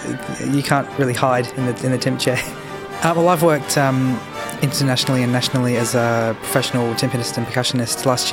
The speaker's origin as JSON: {"language": "English", "town": "Toowoomba", "region": "Queensland", "country": "Australia", "said": "I play the timpani in the orchestra, and I'm from Toowoomba, Queensland."}